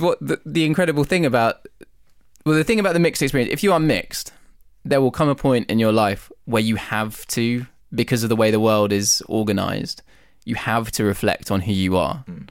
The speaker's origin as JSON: {"language": "English", "town": "Leicester", "region": "East Midlands", "country": "United Kingdom", "tie": "born or raised there", "said": "growing up in Leicester, which is very much a mixed heritage city"}